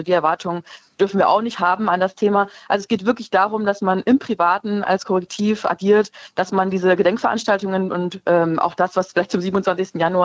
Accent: Bavaria, Germany; Also ich komme aus Bayern ursprünglich

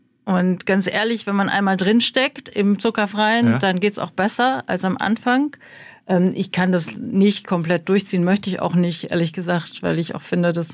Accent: Germany; also born or lived in South Korea; Ich bin in Südkorea geboren und bin dort ausgesetzt worden und war dann Findelkind und war im Kinderheim und in der Pflegefamilie und bin dann nach Deutschland adoptiert worden.

